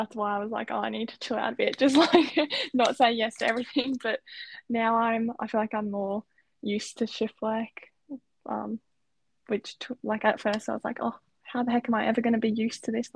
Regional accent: Queensland, Australia; because I'm like from Queensland, we're used to the humidity

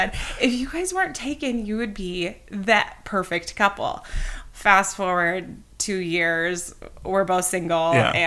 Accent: Waterloo, Iowa, United States; I grew up in Northeast Iowa in a town called Waterloo.

